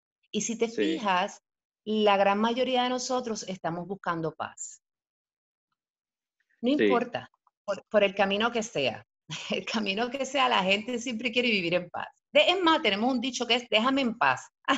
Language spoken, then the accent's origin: Spanish; Puerto Rico; en mi caso que vengo de Puerto Rico